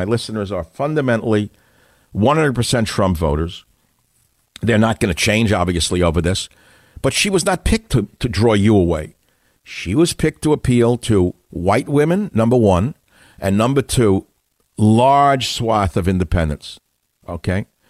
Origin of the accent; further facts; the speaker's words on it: New York City, New York, United States; You know, I grew up in New York City, as I've told you. My dad had a store on then the Lower East Side, which was a dump, a slum.